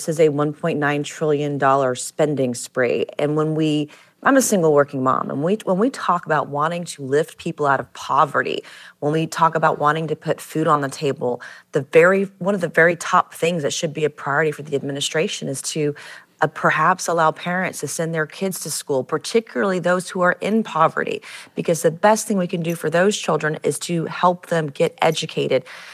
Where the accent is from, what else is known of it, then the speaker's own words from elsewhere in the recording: South Carolina, United States; We're seeing successes in like my home state of South Carolina